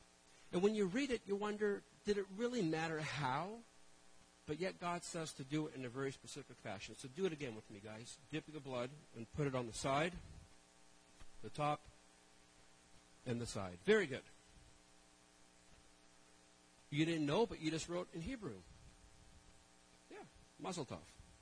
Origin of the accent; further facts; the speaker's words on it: Toronto, Ontario, Canada; My parents came from Portugal to Canada when I was just 2 years old. And we grew up in a very poor part of Toronto. There was gangs. I grew up on Sterling Avenue in Toronto, across the street from a junkyard.